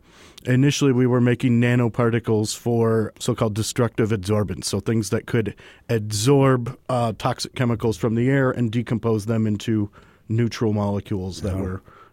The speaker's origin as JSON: {"language": "English", "country": "United States", "said": "And so, as an American, you have to really, you know, adapt this math in your mind."}